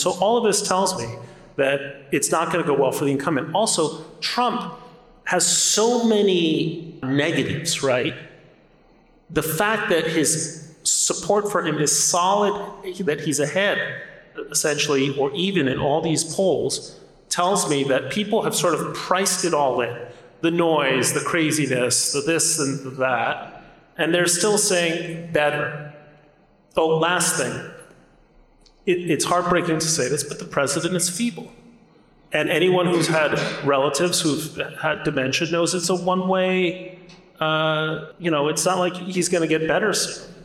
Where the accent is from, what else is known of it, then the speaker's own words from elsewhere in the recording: Mexico City, Mexico; English is a second language; I grew up in Mexico City. This fact of my biography that people don't often know. My family was from Mexico.